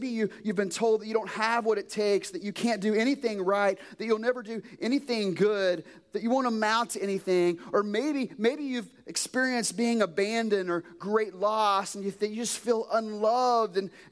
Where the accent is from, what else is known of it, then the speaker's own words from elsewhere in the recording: Kentucky, United States; accent: Kentucky; also born or lived in West Virginia; the school in West Virginia, my eighth grade English West Virginia teacher liked to make fun of my Kentucky accent.